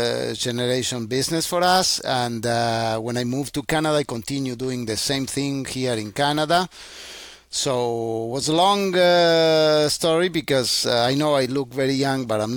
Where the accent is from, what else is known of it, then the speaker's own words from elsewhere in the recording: Argentina; first language Spanish; English is a second language; Still, my mother tongue is Spanish, and all my friends and family is still over there.